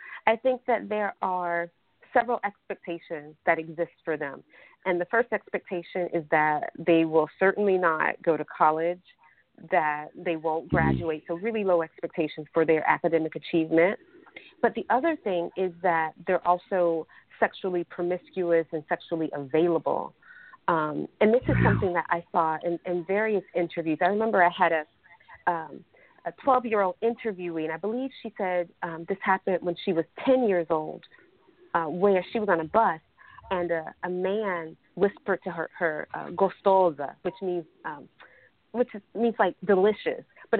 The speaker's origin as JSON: {"language": "English", "country": "United States", "said": "when people would find out I was from the United States"}